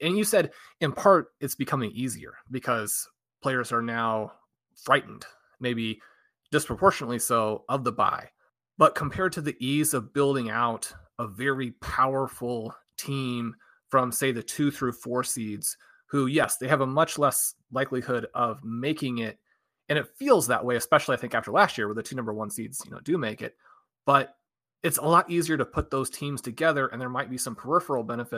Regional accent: Kansas City, United States; Except for the fact that I'm from Kansas City.

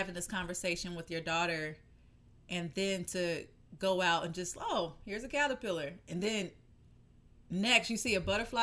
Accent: the South, United States; Like, I grew up in the South, like, I wasn't seeing hummingbirds just out.

